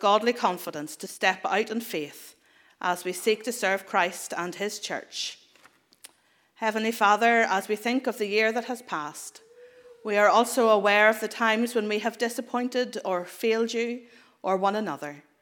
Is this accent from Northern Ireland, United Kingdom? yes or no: yes; Belfast, Northern Ireland, United Kingdom; that wonderful city of Belfast, or just on the outskirts, my hometown